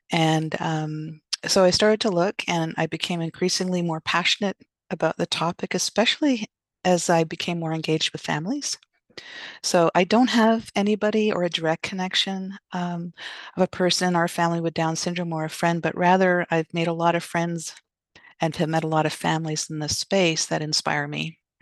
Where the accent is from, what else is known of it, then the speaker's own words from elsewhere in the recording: Canada; now in California, United States; so I'm Canadian.